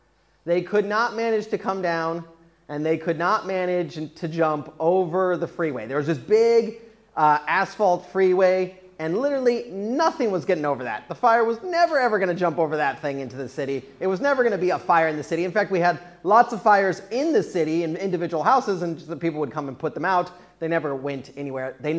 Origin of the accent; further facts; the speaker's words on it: Sylmar, California, United States; They had a Sylmar fire. This is my hometown.